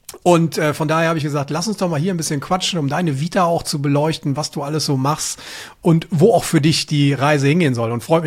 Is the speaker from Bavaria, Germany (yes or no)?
no; Ibbenbüren, North Rhine-Westphalia, Germany; Ein bisschen in der Nähe von meiner Heimat, ne? Das ist so, Ippenbüren ist nicht so weit entfernt